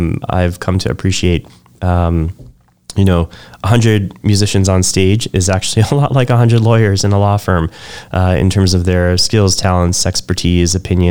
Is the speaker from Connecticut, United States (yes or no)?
no; New York, United States; I grew up in New York.